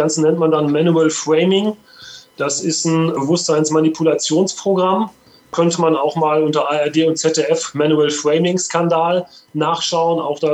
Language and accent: German; Bochum, North Rhine-Westphalia, Germany; Ich komme aus Bochum